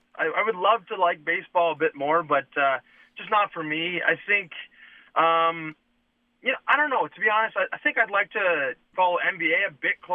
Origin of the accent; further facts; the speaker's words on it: Canada; I love being Canadian, and I love being in Canada.